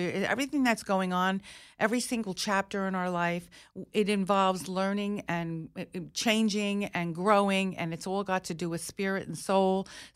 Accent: United States; Our country especially, because I'm an American, a very proud American.

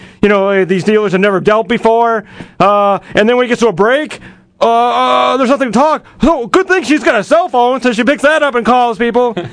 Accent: the South, United States; accent: southern; Mike was making fun of my southern accent the entire time.

